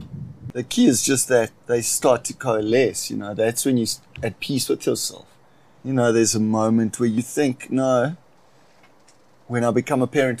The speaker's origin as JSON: {"language": "English", "town": "Port Elizabeth", "region": "Eastern Cape", "country": "South Africa", "said": "so I'm from the Eastern Cape, Port Elizabeth."}